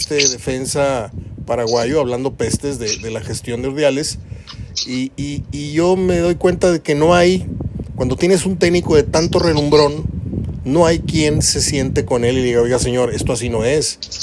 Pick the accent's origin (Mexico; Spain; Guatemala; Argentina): Mexico; ese es el problema cuando contratamos como mexicano